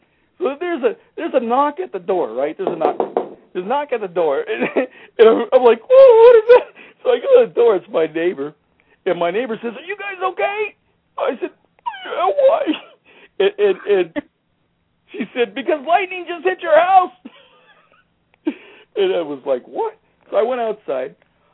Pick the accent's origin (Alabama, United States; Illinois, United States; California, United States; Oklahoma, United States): California, United States; also born or lived in Mississippi; I'm from California. California, we don't have tornadoes, at least we didn't used to.